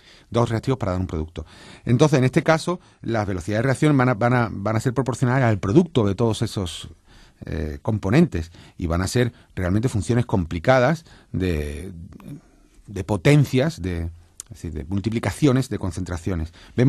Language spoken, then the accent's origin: Spanish; Cádiz, Andalusia, Spain; por ejemplo, yo soy de Cádiz.